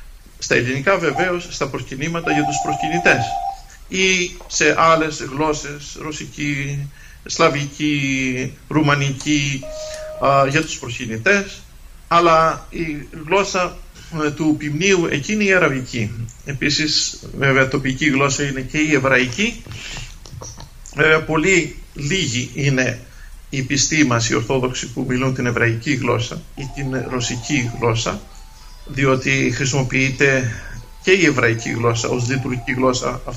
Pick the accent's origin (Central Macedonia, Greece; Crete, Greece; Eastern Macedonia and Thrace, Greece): Crete, Greece; Οι περισσότεροι μαθητές από το χωριό μου, είχαμε και γυμνάσιο και λύκειο στο χωριό